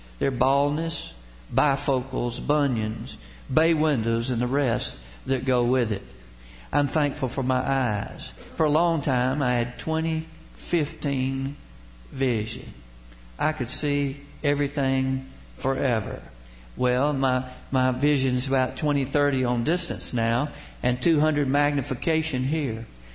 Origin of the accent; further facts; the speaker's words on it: Georgia, United States; born there; It's only by the grace of God that I was born in Georgia. I'm thankful I was born in Georgia